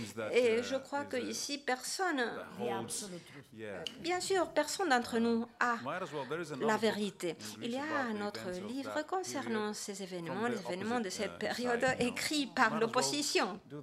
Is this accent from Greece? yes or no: yes; Greece; now in France; je suis encore grec à l'intérieur. Même si je suis français, je serai grec jusqu'à la fin.